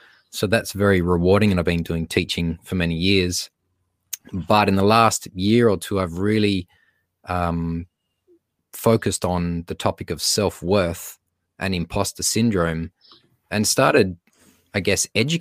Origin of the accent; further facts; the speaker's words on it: Australia; accent: Australian; I'll just name the elephant in the room, and that's my accent. And usually when I'm speaking in front of people, I say, right, in order to understand me for the next 30 minutes, we all have to practice our Australian accents.